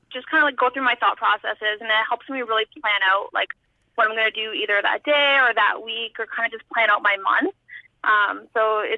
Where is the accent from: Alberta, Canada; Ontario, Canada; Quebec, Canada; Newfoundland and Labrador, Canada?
Ontario, Canada; Sudbury; one back in my hometown of Sudbury, and then I ran Ottawa Race Weekend.